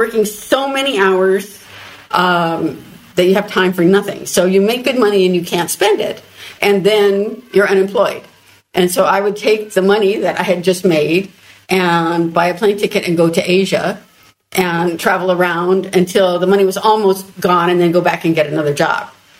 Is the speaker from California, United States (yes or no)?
yes; Los Angeles, California, United States; Well, I was born in Los Angeles. I was born in the Queen of Angels Hospital right beside the Hollywood Freeway and lived there all my life.